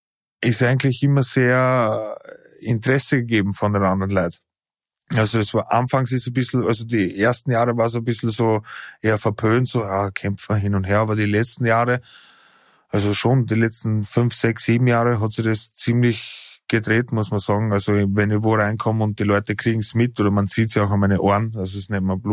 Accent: Ried im Innkreis, Upper Austria, Austria; also born or lived in Schärding; now in Vienna, Austria; bin geboren in Schärding, aufgewachsen in Ried im Innkreis und mache jetzt MMA seit 13 Jahren circa. Bin auch wegen dem Sport nach Wien gezogen

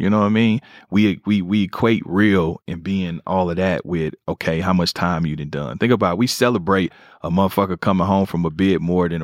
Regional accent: Kansas City, Missouri, United States; You know, I'm from Kansas City. I'm from a neighborhood called Four Block. It's a crib, two C's, crib neighborhood. I'm always going to be born and raised. I came from the hospital right to there.

